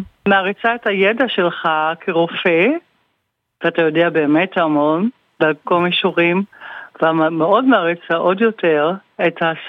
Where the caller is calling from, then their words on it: Netherlands; אני מדברת מהולנד.